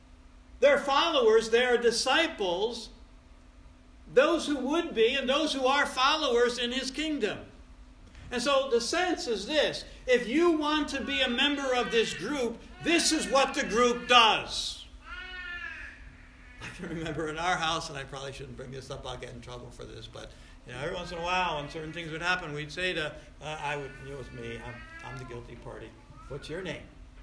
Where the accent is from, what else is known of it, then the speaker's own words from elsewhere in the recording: Troy, New York, United States; You know, I grew up in South Troy, and we used to talk like this, yous guys.